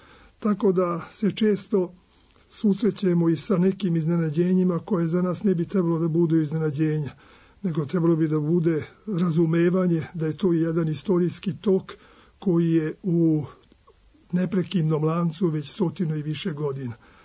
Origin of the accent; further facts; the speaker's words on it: Vojvodina, Serbia